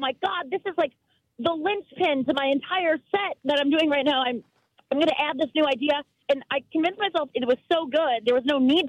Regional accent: St. Louis, Missouri, United States; He's a performer around town, and I'm from St. Louis, and he performs at bars and, you know, pubs around town

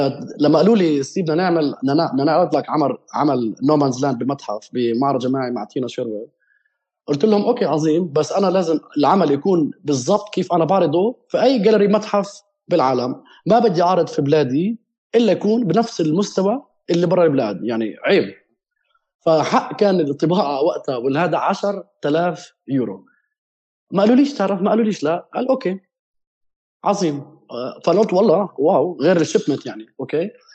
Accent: Palestine; فبتمنى مثلا لو يصير عندنا وعي بالشركات اللي عندنا بفلسطين

